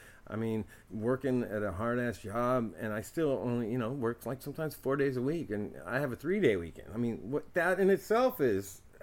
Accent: Oakland, California, United States; And I've always suspected and seen this and experienced stuff with this growing up in East Oakland.

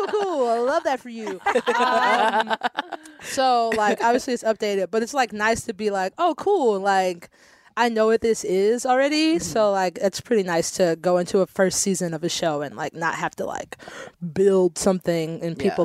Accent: Florida, United States; I'm from Florida. If I lived in Florida, I would be so rich.

